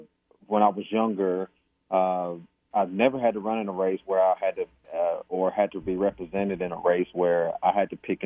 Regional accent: Oakman, Alabama, United States; I'm from Oakman, Alabama, 36 years old.

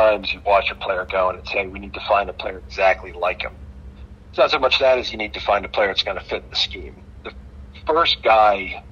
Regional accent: Philadelphia, Pennsylvania, United States; You're from Philly, I'm from Philly. We know what single digit means.

